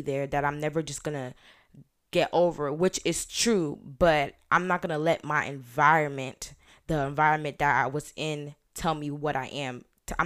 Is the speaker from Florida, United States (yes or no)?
yes; Orlando, Florida, United States; I'm from Orlando. I'm from Florida. I'm from Orlando.